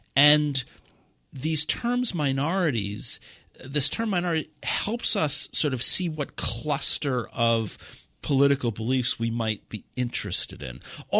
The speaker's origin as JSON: {"language": "English", "town": "New York City", "region": "New York", "country": "United States", "tie": "born or raised there", "said": "And I always tell people that I grew up in New York City around every religion, around every color, around every nationality, every economic class you can imagine within like six blocks."}